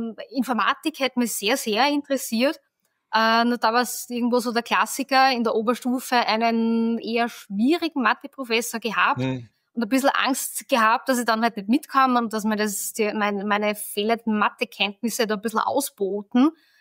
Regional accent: Bruck an der Leitha, Lower Austria, Austria; Ich komme aus Niederösterreich, Bruck an der Leitha, genauer gesagt. Das ist so 40 Kilometer von Wien weg.

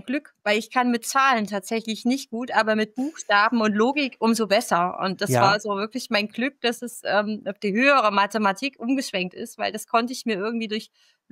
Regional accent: East Germany, Germany; born there; Ich komme ja gebürtig aus Ostdeutschland und war bei meinem Berufseinstieg ja dann in der Nähe von Stuttgart.

